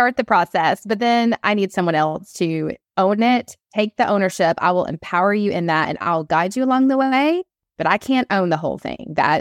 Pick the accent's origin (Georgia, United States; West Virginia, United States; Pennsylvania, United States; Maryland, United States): Georgia, United States; Atlanta; I'm on the East Coast. I'm from Atlanta.